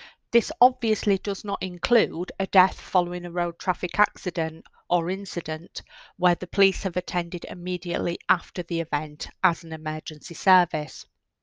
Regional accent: Hull, Yorkshire and the Humber, United Kingdom; accent: Hull; So apologies for any new listeners to my Hull accent. I try my best to make sure that I am understandable.

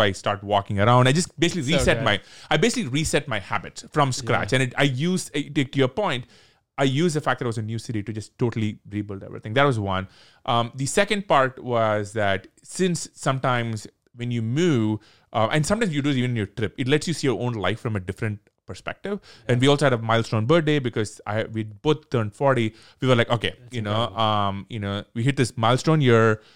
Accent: Chennai, Tamil Nadu, India; we grew up in India, in a city called Chennai. It's in the south.

